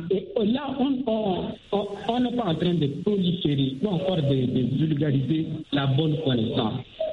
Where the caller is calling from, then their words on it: Chad; alors que ici, chez nous, au Tchad, nous vivons fréquemment cette histoire-là